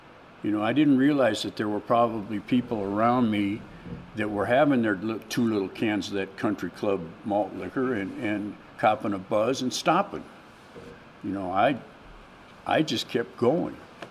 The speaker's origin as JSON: {"language": "English", "town": "Van Nuys", "region": "California", "country": "United States", "tie": "born or raised there", "also_born_or_lived": "Santa Monica", "said": "I grew up down in this area. I was born in Santa Monica. And when I was seven, we moved to Van Nuys."}